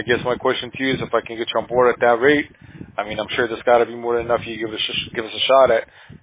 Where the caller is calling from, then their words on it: California, United States; We're in California, sir. So we're here in California. We're in Orange County.